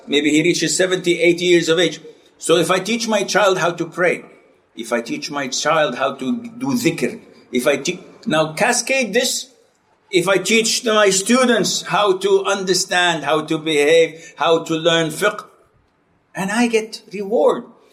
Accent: Saudi Arabia; English is a second language; I'm not going to defend myself because I'm from Saudi.

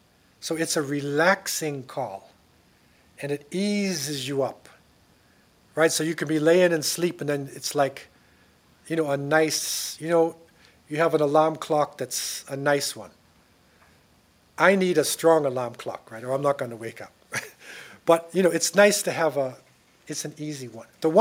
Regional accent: United States; born there; because I was born in America, right?

